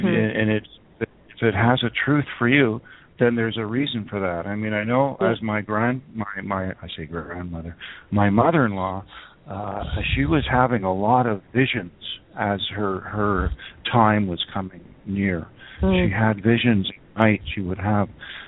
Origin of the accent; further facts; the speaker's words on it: Canada; I'm from Canada, so we have beaver as our major people.